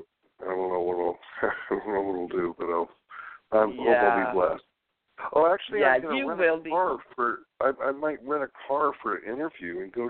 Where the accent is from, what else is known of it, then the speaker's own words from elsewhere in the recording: Barstow, California, United States; I'm from Barstow, California.